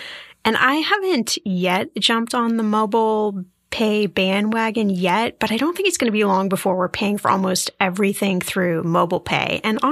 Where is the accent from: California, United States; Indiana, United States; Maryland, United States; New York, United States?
Indiana, United States; I know you're in Chicago and I grew up in Indiana, so I need to know if you can squash the debate.